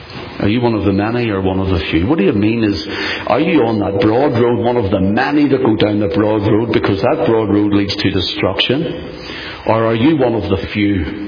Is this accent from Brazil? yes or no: no; Belfast, Northern Ireland, United Kingdom; Because I grew up a Protestant, in brackets. I grew up a loyalist. I grew up around this whole area. I come from the Shore Road, and my grandmother lived just around the corner here in Rathcoole.